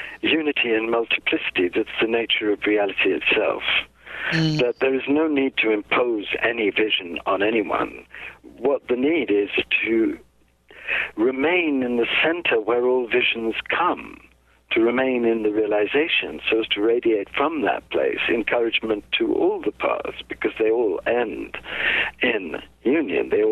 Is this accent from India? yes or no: yes; India; born there; I was born in India.